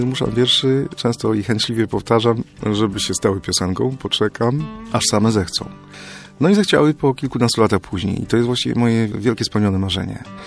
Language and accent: Polish; Kalisz, Greater Poland Voivodeship, Poland; ja się urodziłem i wychowałem w Kaliszu, to żadna tajemnica i określam siebie jako kaliszanina, który mieszka w różnych miejscach. Bo w różnych miastach Polski mieszkałem, czasem trochę pomieszkuję za granicą.